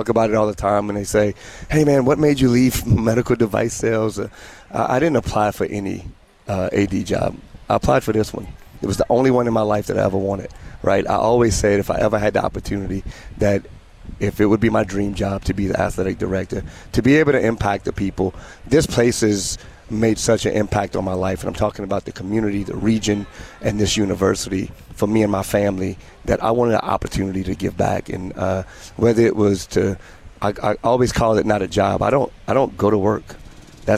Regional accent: Slidell, Louisiana, United States; I'm born and raised in Slidell.

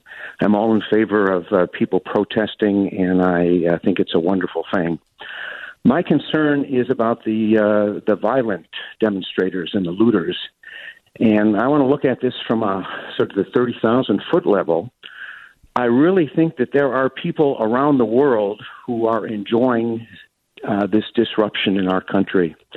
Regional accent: Skokie, Illinois, United States; now in Los Angeles, United States; even though I've lived in L.A. for many years, I grew up in Skokie. I went to Evanston High.

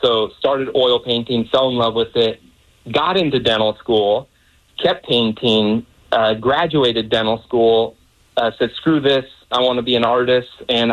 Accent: Seattle, Washington, United States; No. I grew up in Seattle

